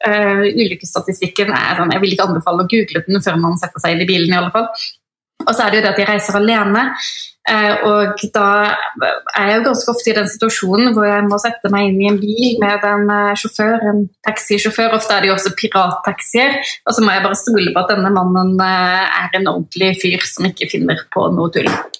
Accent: Ølen, Vestland, Norway; i Fatland Ølen, der jeg kommer fra

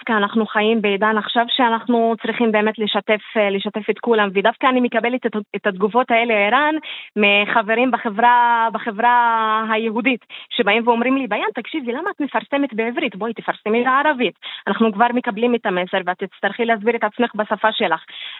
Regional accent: Shefa-'Amr, Northern District, Israel; אני משפרעם.

